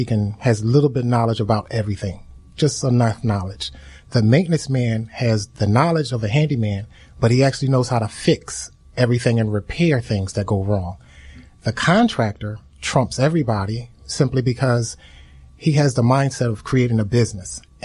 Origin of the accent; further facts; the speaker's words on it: Philadelphia, Pennsylvania, United States; I came up with the name of the company basically because I was homesick from Philadelphia. I grew up on a small block called Summer Street.